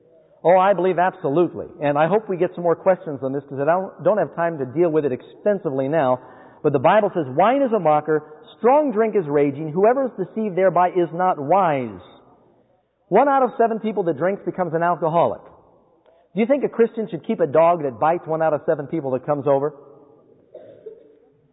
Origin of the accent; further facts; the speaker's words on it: New York City, New York, United States; When I grew up in New York City with my mother, now my mother was Jewish, but she was not kosher.